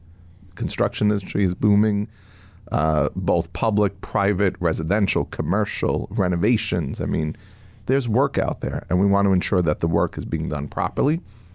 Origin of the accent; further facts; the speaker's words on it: Brooklyn, New York, United States; you forget I'm from Brooklyn and Sicilian